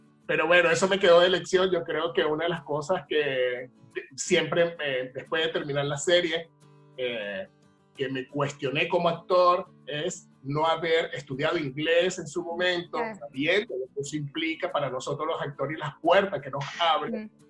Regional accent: Venezuela; now in Chile; No, realmente yo me vine de Venezuela por la situación país.

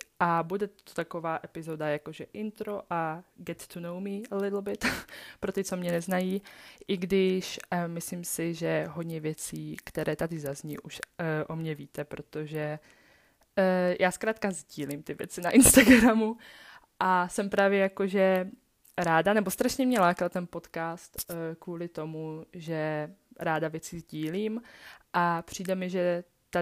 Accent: Moravia, Czechia; accent: Moravian; now in Prague, Czechia; Já si furt myslím, že je mi prostě 18-19. Takže tak, jsem z Moravy, ale studuju v Praze.

